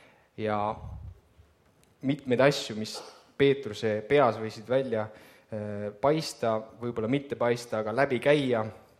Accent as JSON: {"language": "Estonian", "town": "Viljandi", "region": "Viljandi County", "country": "Estonia", "said": "Mina olen Viljandist pärit"}